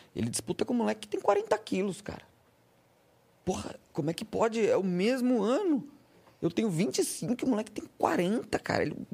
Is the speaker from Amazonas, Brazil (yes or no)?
no; Rio Grande do Sul, Brazil; born there; now in São Paulo, Brazil; Sou nascido no Rio Grande do Sul.